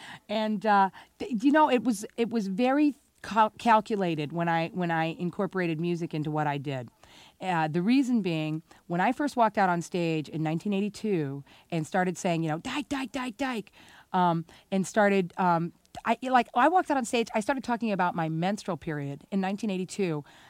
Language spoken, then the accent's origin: English; Belleville, Illinois, United States; I grew up in the Midwest, okay? I grew up in a little town that has been surrounded by an information-proof shield since about 1958, okay? And that's Belleville, Illinois.